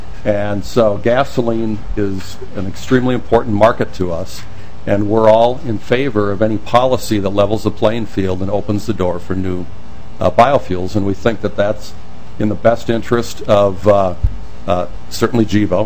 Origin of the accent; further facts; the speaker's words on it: Minnesota, United States; I'm also a Minnesotan, so I've spent 48 years here. I went to school here and worked for H.B. Fuller and Cargill.